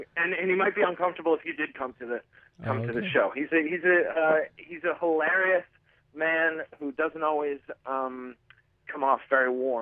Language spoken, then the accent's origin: English; Boston, Massachusetts, United States; Before that, I was not a headliner other than in my hometown, which is Boston.